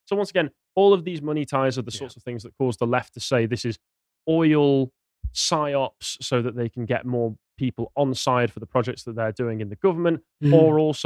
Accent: United Kingdom; Just throw some out there. We're British. It's what we're here for.

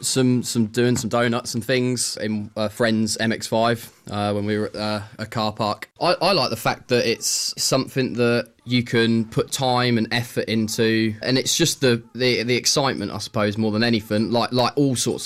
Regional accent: Littleport, East of England, United Kingdom; I'm from Littleport. I'm 20 years old and I do some drifting.

